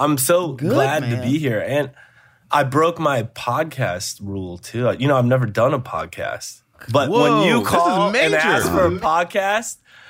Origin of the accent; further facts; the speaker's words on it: St. Louis, Missouri, United States; So the producer of Mr. Robot, I grew up with in St. Louis.